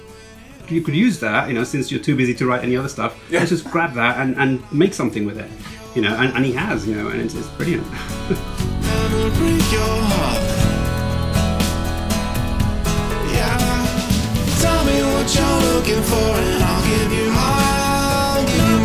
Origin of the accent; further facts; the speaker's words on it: Portugal; English is a second language; I grew up in Portugal. I could only speak Portuguese and French only, but I couldn't speak English.